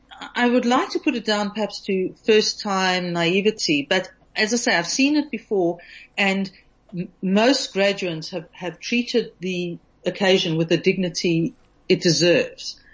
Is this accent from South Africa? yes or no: yes; South Africa; It's so much part of being South African.